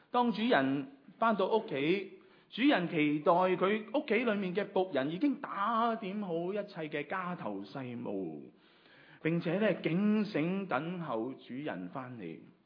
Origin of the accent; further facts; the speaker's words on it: China; 我觉得就好像我们中国人经常都会讲一句说话